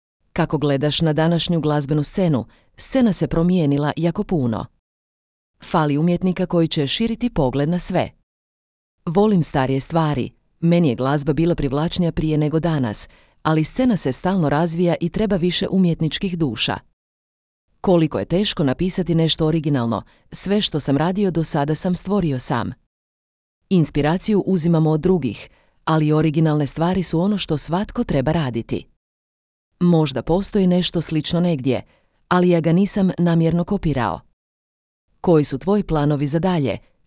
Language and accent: Croatian; Karlovac, Karlovac County, Croatia; Dolazim iz Karlovca. Cijeli život sam ovdje u Karlovcu većinom.